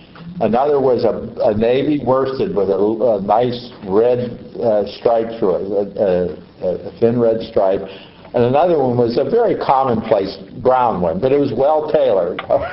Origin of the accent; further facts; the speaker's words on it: Export, Pennsylvania, United States; born there; And I was born in Export, so I didn't have as much opportunity to enjoy Frank as many of you did.